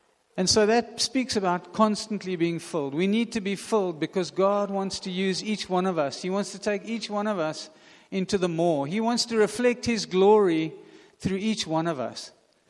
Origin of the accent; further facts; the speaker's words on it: Hawaii, United States; I grew up in Hawaii. My parents were missionaries there, and my high school years were there.